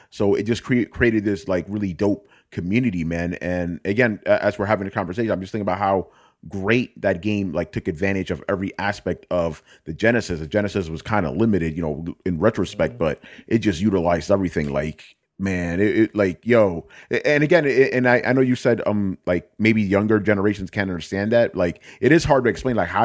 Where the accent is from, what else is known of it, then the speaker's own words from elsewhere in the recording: New York, United States; because I'm from New York too